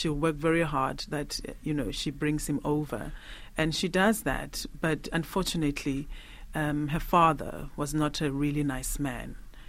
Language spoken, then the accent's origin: English; South Africa